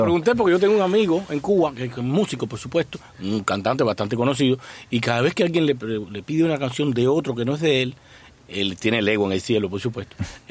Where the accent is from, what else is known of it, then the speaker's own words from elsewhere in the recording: Mexico; Aunque yo como mexicana con bigote